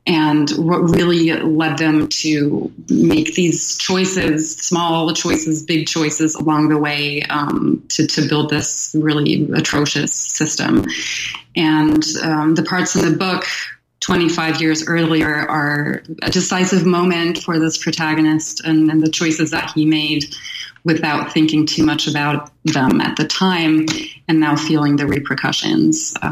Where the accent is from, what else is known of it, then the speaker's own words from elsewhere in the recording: Hanover, Lower Saxony, Germany; also born or lived in United States / Austria; now in Berlin, Germany; And then we moved back to Austria and then Germany, where I mostly grew up. So I grew up in Hanover.